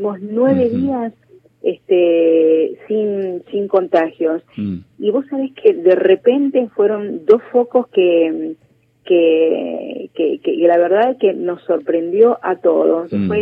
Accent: Argentina; como somos todos los argentinos, siempre al límite

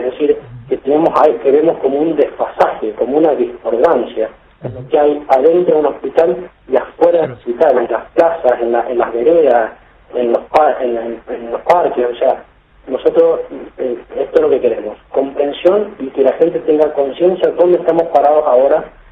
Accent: Mendoza, Argentina; ¿Qué prioridades tenemos nosotros ahora acá, como mendocinos, con respecto a esta situación?

